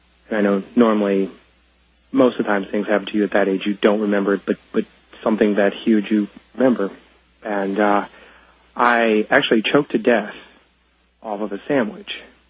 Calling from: Pittsburgh, Pennsylvania, United States; I'm calling from Pittsburgh.

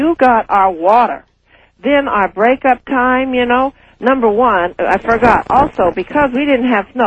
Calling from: Anchorage, Alaska, United States; Hi, I'm calling from Alaska.

